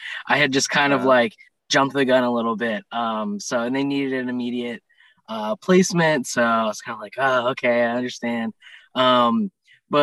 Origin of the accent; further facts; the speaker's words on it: Marietta, Ohio, United States; No, I'm not originally from Cincinnati. I'm sort of kind of like a transplant, I guess you could say. You know, I grew up in a small town called Marietta, Ohio.